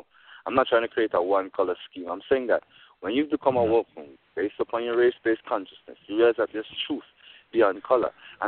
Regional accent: Jamaica; growing up in Jamaica

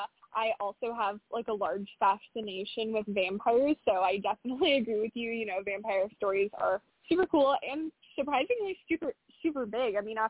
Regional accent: Long Beach, California, United States; I'm a SoCal native. I'm from Long Beach, so it's really fun to just see and learn more about the city that I've grown up in.

